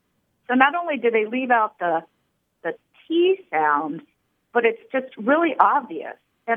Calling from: Carmel, Indiana, United States; Carmel, Indiana.

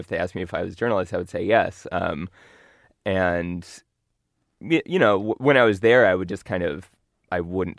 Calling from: California, United States; She knows I'm calling from California.

